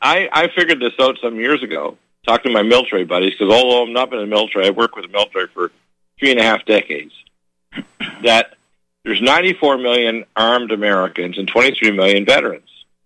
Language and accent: English; Canada; also born or lived in Detroit, United States; And because I'm a dual citizen, I was born in Detroit, but in the first 20-some years of my life, I lived in Canada and practiced there.